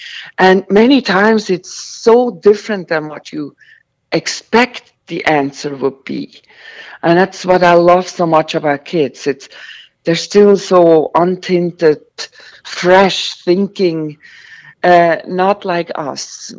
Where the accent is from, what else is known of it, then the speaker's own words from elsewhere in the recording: Switzerland; English is a second language; now in United States; I'm from Switzerland.